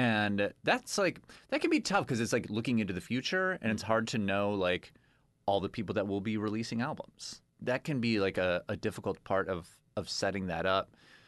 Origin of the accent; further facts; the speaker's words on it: Milwaukee, Wisconsin, United States; Born and raised in Milwaukee, very proudly. I'm wearing a Green Bay Packer hat right now. I've got a Wisconsin tattoo. I love Wisconsin, and I loved being there.